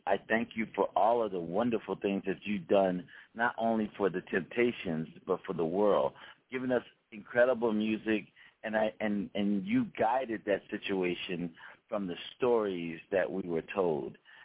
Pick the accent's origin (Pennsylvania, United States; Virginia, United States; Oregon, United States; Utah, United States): Pennsylvania, United States; Philadelphia; now in Palm Springs, United States; Yeah, well, I'm from Philly, but I live in Palm Springs.